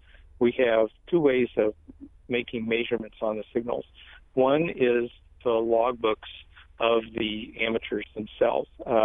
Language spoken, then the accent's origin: English; St. Charles, Missouri, United States; I'm amateur radio operator … I'm from St. Charles, Missouri.